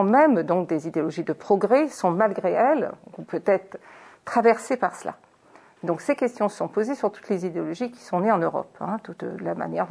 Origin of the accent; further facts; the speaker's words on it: Réunion; Moi, je viens de l'île de la Réunion, où je n'ai vu que l'État colonial